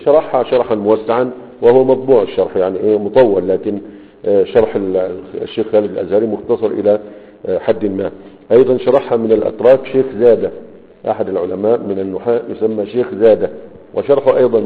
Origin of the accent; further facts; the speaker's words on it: Egypt; فما زال عندنا في مصر يقول لك عربجي